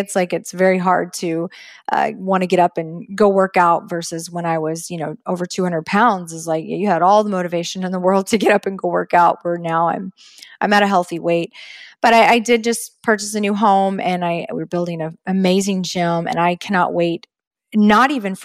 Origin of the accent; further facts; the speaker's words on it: Texas, United States; So I even growing up in Texas, believe it or not, which is interesting.